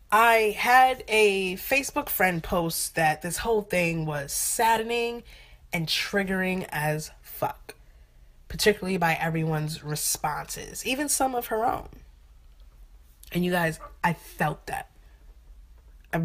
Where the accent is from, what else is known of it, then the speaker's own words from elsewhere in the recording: Brooklyn, New York, United States; my individual Haitian American who's more American than Haitian culture, my born and raised in Flatbush, Brooklyn culture, my black woman in America culture